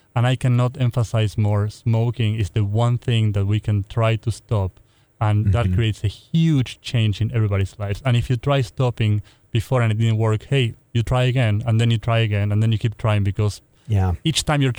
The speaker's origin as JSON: {"language": "English", "country": "Argentina", "said": "Argentina."}